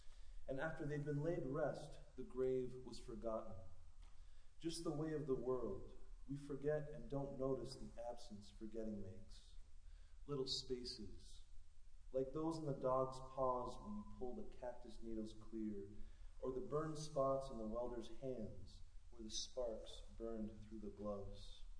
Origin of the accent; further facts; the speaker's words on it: Canada; now in United States; So basically, I found myself living in Texas, newly married. I grew up in Canada